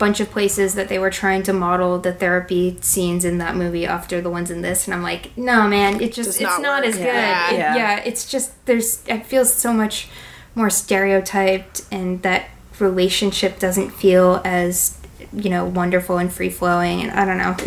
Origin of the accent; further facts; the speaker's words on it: Boston, Massachusetts, United States; And I'm from Boston